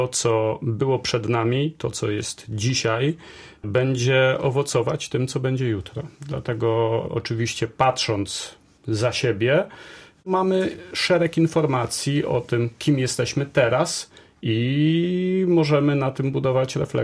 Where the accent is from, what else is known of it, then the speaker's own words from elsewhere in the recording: Subcarpathian Voivodeship, Poland; Jestem z Nadsania.